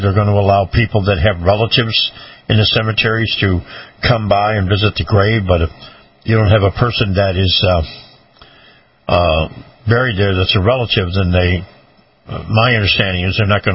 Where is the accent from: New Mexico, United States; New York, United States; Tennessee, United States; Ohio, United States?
New York, United States; I remember in my hometown in upstate New York, we had a clock in the middle of the town with a little drive around